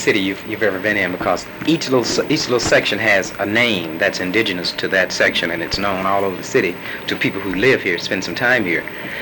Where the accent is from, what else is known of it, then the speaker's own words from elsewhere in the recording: Pratt City, Alabama, United States; Well, I was born and raised in Pratt City.